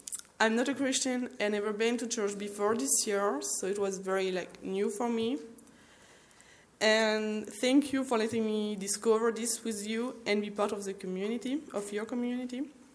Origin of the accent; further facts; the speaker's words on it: France; English is a second language; So like you all know, I'm from France. I was only here for a school year. I'm coming back home on June 13